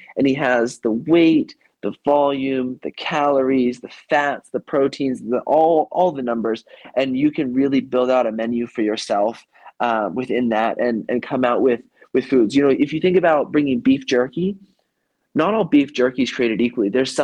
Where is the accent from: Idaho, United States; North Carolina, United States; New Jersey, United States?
Idaho, United States; I grew up in Idaho with, you know, there's this range called the Sawtooth Range there